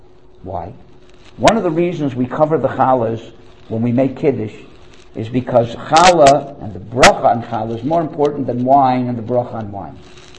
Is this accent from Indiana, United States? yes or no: no; Miami, Florida, United States; I grew up in Miami. I went to the Hebrew Academy of Greater Miami